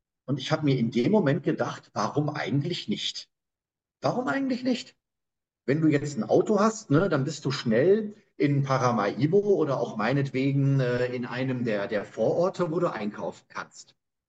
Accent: North Rhine-Westphalia, Germany; Aber ich finde es gerade als Westfale mit Amsterdam umsteigen, finde ich das schon mal recht charmant.

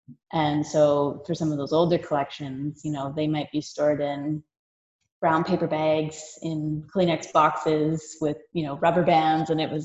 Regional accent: Peterborough, Ontario, Canada; which is my hometown, is Peterborough, Ontario.

